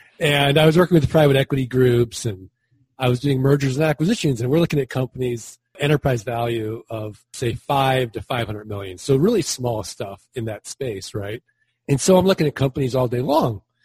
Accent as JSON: {"language": "English", "town": "St. Louis", "region": "Missouri", "country": "United States", "said": "I'm from St. Louis, Missouri. I'm from the show me state."}